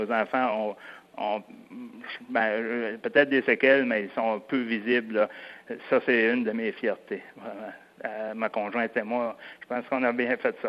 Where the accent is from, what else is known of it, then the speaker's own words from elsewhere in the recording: Quebec, Canada; Les gens me connaissent pas mal dans la baie des Chaleurs. Je viens de la baie des Chaleurs.